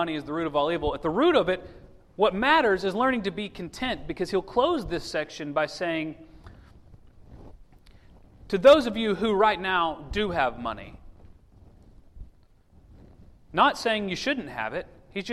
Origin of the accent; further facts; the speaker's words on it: United States; I would argue that contentment for those of us born and raised in America is one of the hardest things to grasp.